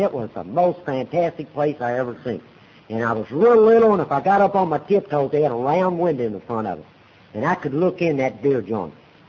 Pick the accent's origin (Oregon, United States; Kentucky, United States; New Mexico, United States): Kentucky, United States; Louisville; I was born and raised down in Louisville, Kentucky, from a large family. We lived down in a section of Louisville that was rough. There was a bar on every corner.